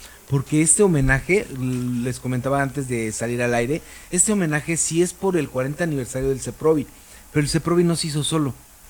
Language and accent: Spanish; Mexico City, Mexico; Yo también vengo de la Ciudad de México